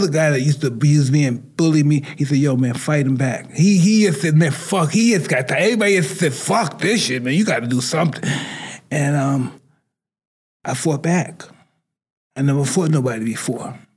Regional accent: Brooklyn, New York, United States; I grew up in Brooklyn, New York. Mm-hmm. Listen, at one time it looked nice. And then I realized that we had to move.

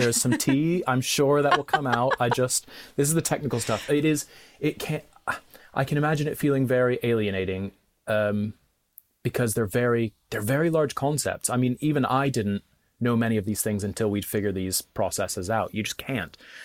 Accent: United States; now in United Kingdom; because I'm from America originally. And I know, I'm sorry. I am now a British citizen, but I am from America originally.

